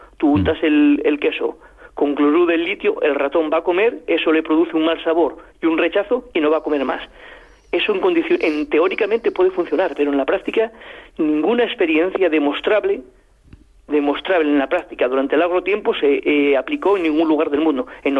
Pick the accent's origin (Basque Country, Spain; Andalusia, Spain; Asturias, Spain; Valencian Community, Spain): Asturias, Spain; Yo soy asturiano y la situación en Asturias es mucho más compleja que la que hay en Francia.